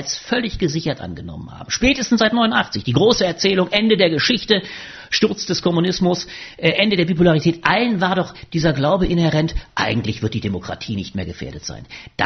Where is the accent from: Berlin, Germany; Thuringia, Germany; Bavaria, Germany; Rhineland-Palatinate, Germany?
Rhineland-Palatinate, Germany; Ingelheim am Rhein; Ich bin groß geworden in Ingelheim am Rhein, kleine Stadt in Rheinland-Pfalz. Lustigerweise Heimatregion natürlich von Helmut Kohl